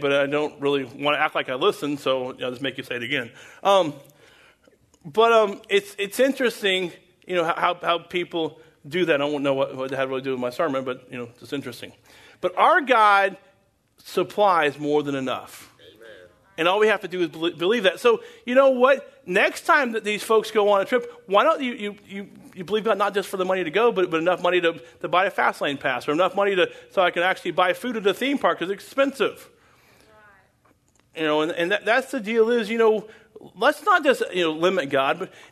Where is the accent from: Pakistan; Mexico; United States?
Pakistan; now in Dubai, United Arab Emirates; So the first question is, where are you from? I'm from Pakistan.